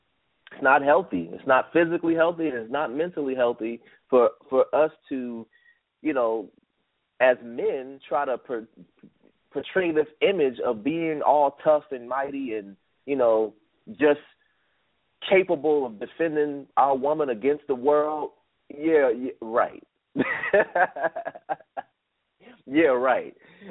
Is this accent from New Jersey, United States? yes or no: yes; New Jersey, United States; Now, I grew up in New Jersey. I'm from the straight-up hood, but I don't act like it because I don't need to portray that image.